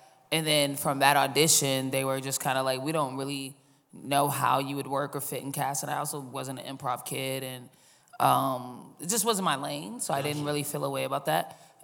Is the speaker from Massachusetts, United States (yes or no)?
yes; Boston, Massachusetts, United States; I started in Boston. I'm from Boston.